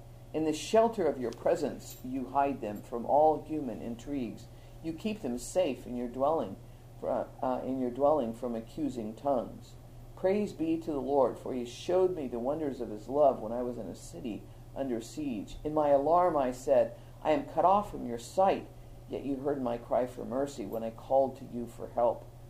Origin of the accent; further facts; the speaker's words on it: Ireland; Redheads have tempers. Irish, you know, I'm Irish. I have a temper.